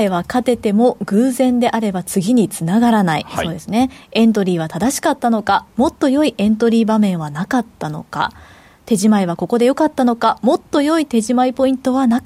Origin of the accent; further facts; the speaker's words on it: Aichi, Japan; born there; accent: Nagoya dialect, Mikawa dialect; 生まれは愛知県。